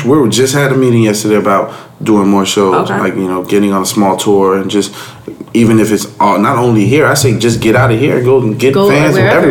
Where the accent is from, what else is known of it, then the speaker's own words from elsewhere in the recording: Hialeah, Florida, United States; I'm a kid from Hialeah who knew nobody.